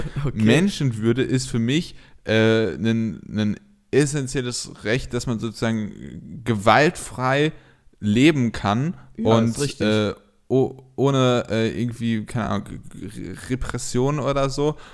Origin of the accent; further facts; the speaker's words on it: Dortmund, North Rhine-Westphalia, Germany; das muss ich ja als Dortmunder sagen